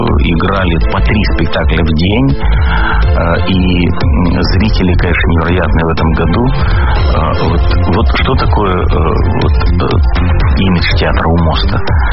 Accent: Georgia; accent: Georgian; Russian is a second language; Ну, потому что мы говорим с грузинским акцентом, у нас грузинские жесты, грузинская пластика, танцы грузинские.

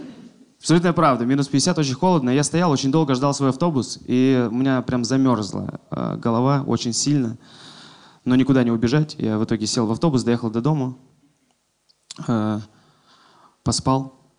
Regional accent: Sakha Republic, Russia; Я из Якутии, и там очень холодно, и я всегда ходил в шапке с длинными волосами.

